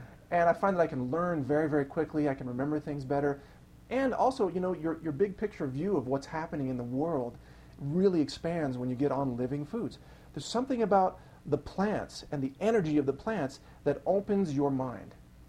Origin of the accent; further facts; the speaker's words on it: Midwest, United States; because I'm from the Midwest and I grew up on a really bad diet of basically dead cows and milk and cheese and pizza